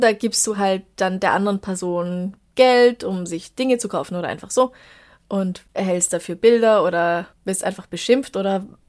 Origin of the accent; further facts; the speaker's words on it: Brandenburg, Germany; Ich habe was Kurioses, Lustiges aus meinem Heimatdorf. Es ist ein sehr kleiner Ortsteil an einer Bundesstraße im wunderschönen Brandenburg.